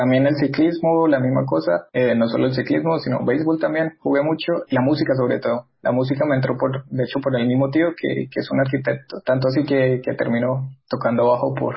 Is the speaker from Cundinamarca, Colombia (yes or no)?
yes; Cota, Cundinamarca, Colombia; also born or lived in Bucaramanga; yo crecí en Cota. No en Bogotá, sino en Cota. Y claro, pues se me pegó el hablado, todo. Vuelvo a Bucaramanga unos años después y pues en el colegio éramos los rolos